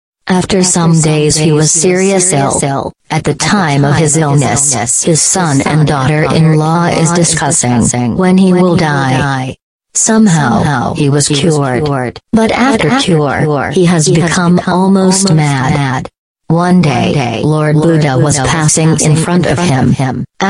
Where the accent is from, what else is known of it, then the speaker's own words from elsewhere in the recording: California, United States; I am an American girl. … from California.